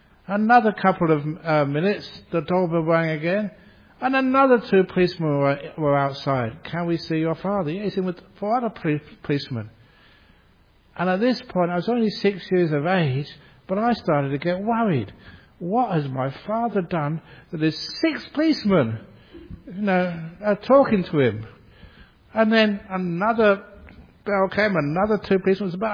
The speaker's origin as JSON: {"language": "English", "region": "London", "country": "United Kingdom", "tie": "born there", "said": "I was born in London, 1951"}